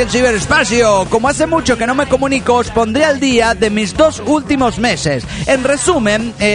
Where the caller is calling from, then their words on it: La Plata, Buenos Aires Province, Argentina; Hola, soy … de La Plata, Argentina.